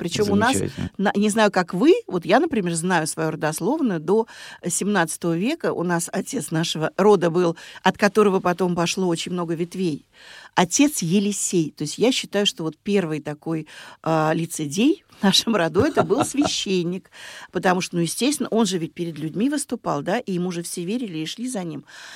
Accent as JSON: {"language": "Russian", "region": "Moscow", "country": "Russia", "said": "Я первая москвичка в нашем роду. Мой сын уже второй москвич, а внучка уже третья."}